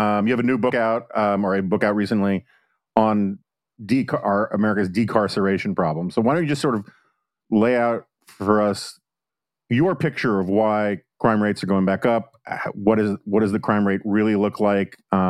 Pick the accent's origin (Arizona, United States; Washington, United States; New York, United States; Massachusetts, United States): New York, United States; New York City; Yeah, I grew up on the Upper West Side, and it's something who people who haven't lived in New York don't really understand